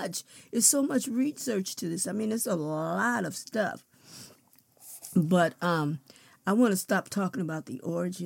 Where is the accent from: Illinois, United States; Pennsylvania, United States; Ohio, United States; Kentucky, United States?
Illinois, United States; Chicago; also born or lived in California; Well, I was from Chicago, and we said trick-or-treat. By the time I got to California, I was too old to say trick-or-treat